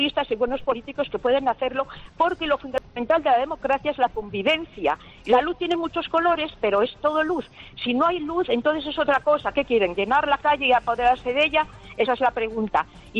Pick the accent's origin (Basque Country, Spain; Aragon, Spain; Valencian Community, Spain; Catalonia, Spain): Basque Country, Spain; Bilbao; escritora de Bilbao.